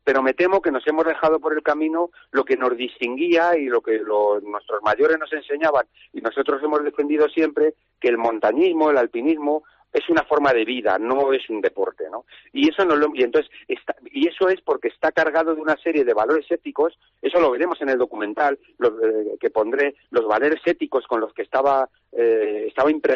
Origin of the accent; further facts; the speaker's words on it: Madrid, Community of Madrid, Spain; born there; also born or lived in Benasque; yo nací en Madrid, pero Benasque es mi pueblo, siempre ha sido mi pueblo.